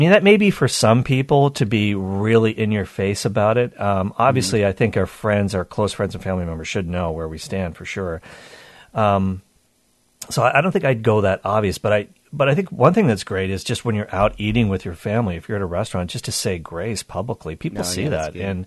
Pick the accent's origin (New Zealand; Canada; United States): Canada; I'm Canadian, so I should be comfortable with that extra cold.